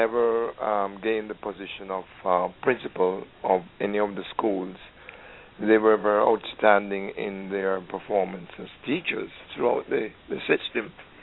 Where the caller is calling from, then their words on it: Mount Vernon, New York, United States; from Mount Vernon.